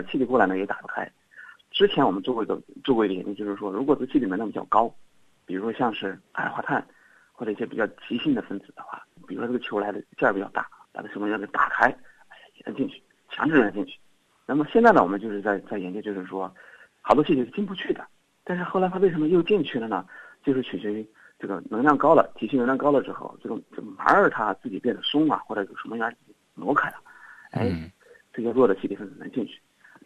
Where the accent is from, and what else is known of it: China